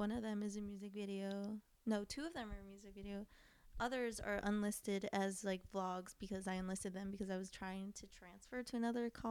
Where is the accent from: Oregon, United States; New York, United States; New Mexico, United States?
New York, United States; also born or lived in Peru; I was kind of, like, born and raised in New York, although I did spend a lot of time in Peru, which is, like, polar opposite.